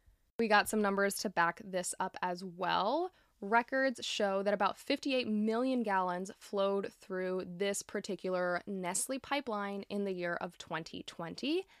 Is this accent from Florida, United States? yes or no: yes; Florida, United States; We're going to start off in my home state of Florida.